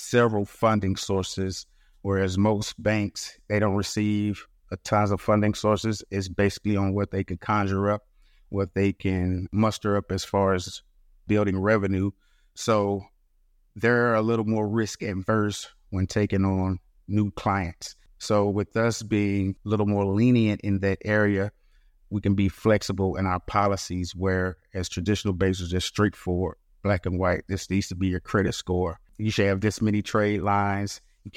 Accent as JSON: {"language": "English", "region": "Hawaii", "country": "United States", "tie": "born there", "said": "I was born in Hawaii, military brat."}